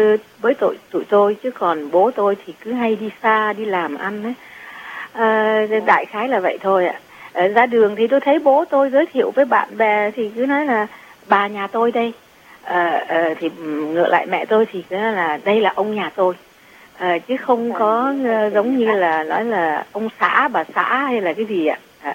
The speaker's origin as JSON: {"language": "Vietnamese", "region": "Southern Vietnam", "country": "Vietnam", "tie": "born or raised there", "said": "bố tôi là người Bắc, mẹ tôi là người Trung nhé. Xin lỗi, mà tôi lại được sinh trưởng ở miền Nam."}